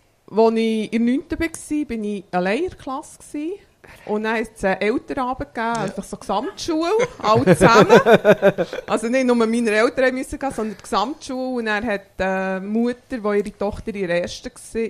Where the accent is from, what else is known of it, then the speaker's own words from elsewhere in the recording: Bern, Switzerland; Ich bin im Emmental aufgewachsen, in der Nähe von Walkringen, das ist so zwischen Wort und Worb Biglen.